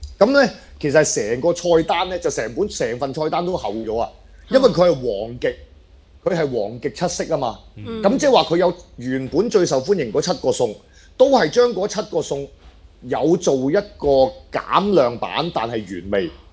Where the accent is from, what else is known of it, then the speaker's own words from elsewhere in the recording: Hong Kong; 即係如果我作為香港人。